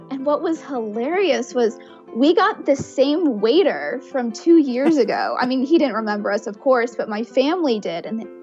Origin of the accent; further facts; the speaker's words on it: Texas, United States; I'm from Texas, so meat is my department.